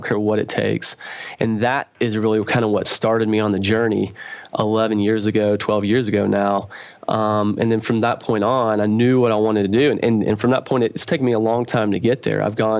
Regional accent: Knoxville, Tennessee, United States; I'm from Knoxville, Tennessee. You know, there aren't hedge fund managers running around in Knoxville, Tennessee.

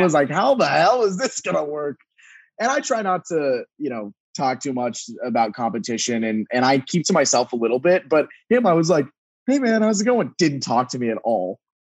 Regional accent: Texas, United States; And I was like, oh yeah, my horse is parked outside. I'm from Texas.

